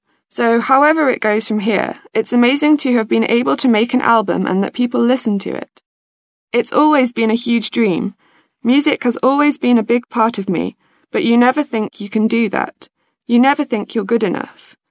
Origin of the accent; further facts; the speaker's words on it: Innlandet, Norway; I come from a small town in Norway. It's not really special, but it has got amazing nature. It's close to the biggest lake in Norway. It's the city beside Lillehammer